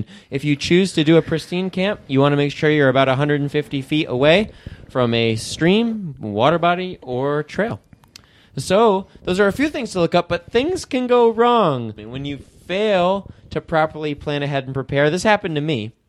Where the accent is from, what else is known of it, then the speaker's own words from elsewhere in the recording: Old Forge, New York, United States; from my hometown of Old Forge, New York, and it goes through the Adirondacks.